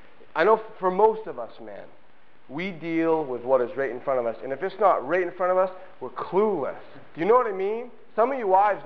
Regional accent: United States; I'm an American. I thought I was supposed to be proud. I'm American.

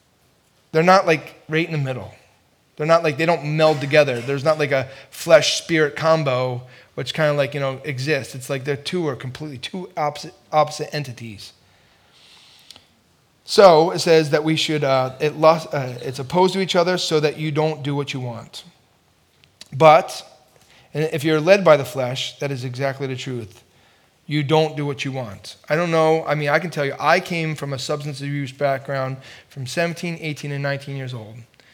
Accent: New Jersey, United States; We grew up together in New Jersey, a block and a half away from each other. Isn't that ironic that he and I are now 600 some miles north?

